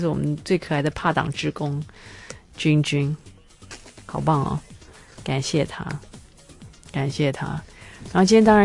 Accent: Taiwan; 显示我们台湾人心灵都好空虚哦，

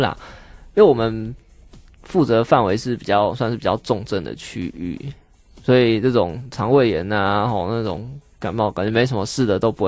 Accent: Taichung, Taiwan; 我是台中人

